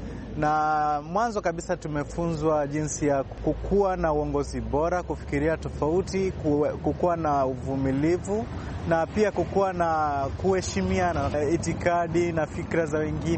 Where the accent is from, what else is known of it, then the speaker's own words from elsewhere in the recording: Kenya; natoka Kenya